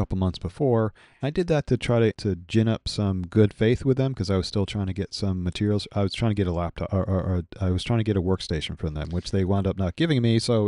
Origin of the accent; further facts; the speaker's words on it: New York, United States; On the east side? I was saying the east side. I'm a New Yorker.